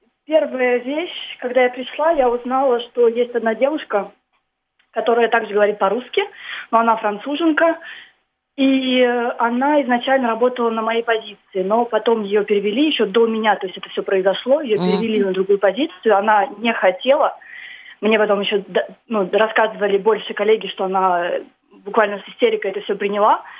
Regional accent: Russia; Да, я из России.

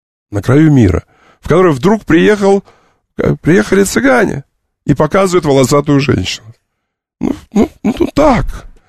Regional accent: Caracas, Capital District, Venezuela; Russian is a second language; Я говорил: «Soy venezolano, de Caracas». Я был венесуэльцем из Каракаса.

